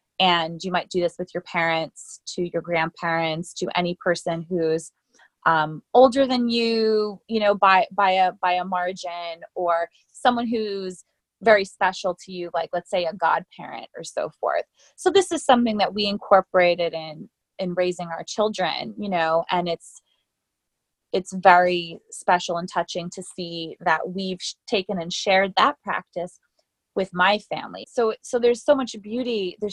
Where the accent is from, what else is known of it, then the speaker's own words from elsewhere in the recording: New Jersey, United States; I mean, I'm from New Jersey. What's culture there? Food trucks, food trucks.